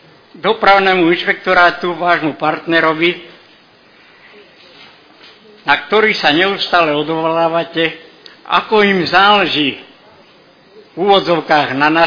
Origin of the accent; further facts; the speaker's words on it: Janíkovce, Nitra Region, Slovakia; Som rodený Janikovčan. Býval som však dlhú dobu v meste Nitra